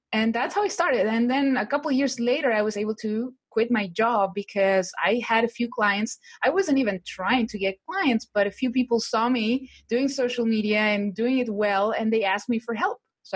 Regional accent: Chile; English is a second language; So, well, as you said, I'm from Chile, and I have been doing digital marketing for the past 10 years or so

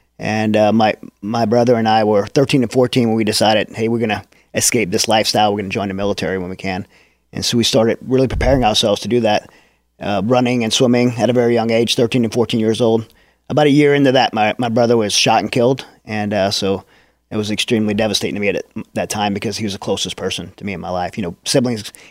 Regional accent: Louisiana, United States; because growing up in Southern Louisiana, I loved the water, loved to swim.

